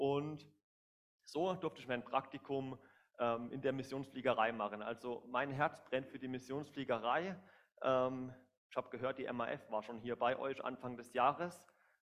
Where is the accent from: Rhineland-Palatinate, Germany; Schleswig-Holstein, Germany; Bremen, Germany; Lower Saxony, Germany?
Rhineland-Palatinate, Germany; Zweibrücken; Ursprünglich komme ich aus Zweibrücken, das liegt in Rheinland-Pfalz, bei Kaiserslautern.